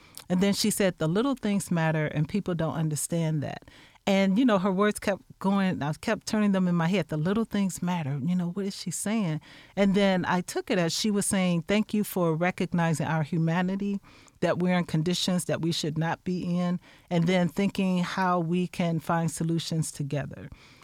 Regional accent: Chicago, Illinois, United States; now in Champaign, United States; My family is here in Champaign, but we're also from Chicago.

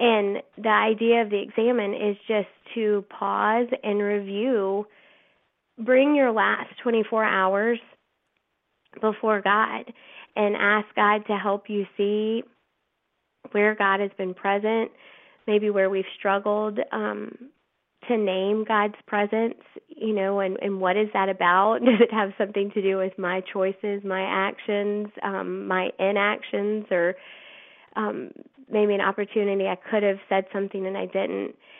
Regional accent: Baton Rouge, Louisiana, United States; I learned the examine, like you mentioned, that I'm from Baton Rouge

